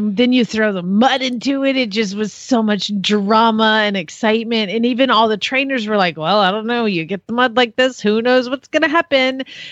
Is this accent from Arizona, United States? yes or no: yes; Phoenix, Arizona, United States; from Phoenix, Arizona